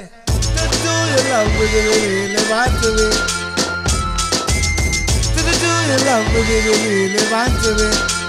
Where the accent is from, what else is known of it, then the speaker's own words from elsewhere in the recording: Kingston, Jamaica; and I'm from Kingston, Jamaica.